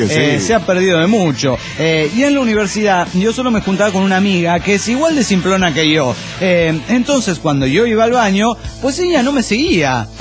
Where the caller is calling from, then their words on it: Cuernavaca, Morelos, Mexico; de Cuernavaca, Morelos, México.